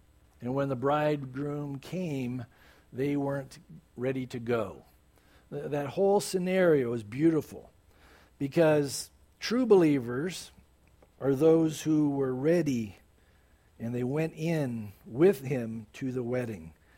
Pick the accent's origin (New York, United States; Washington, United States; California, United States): California, United States; San Diego; I remember growing up in San Diego, I surfed, you know, and then when I got saved